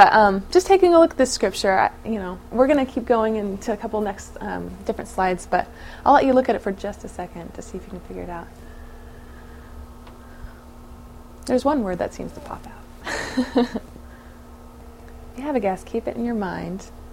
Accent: California, United States; I am actually from California, and I'm born and raised, and I went to school at BYU.

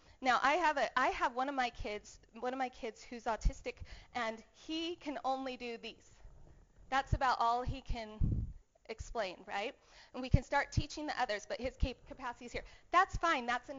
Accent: Arizona, United States; I have a family member that is hotter than that. I'm from Arizona.

